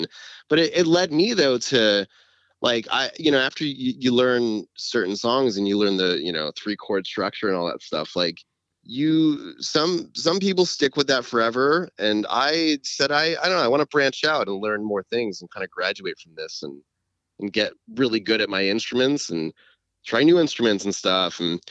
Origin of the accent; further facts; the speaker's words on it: California, United States; I love that I grew up in California.